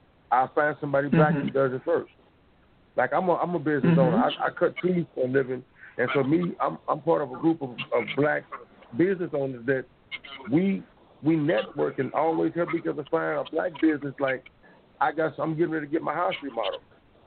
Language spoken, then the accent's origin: English; Tulsa, Oklahoma, United States; I'm from Tulsa, Oklahoma. I'm actually the grandson of a survivor.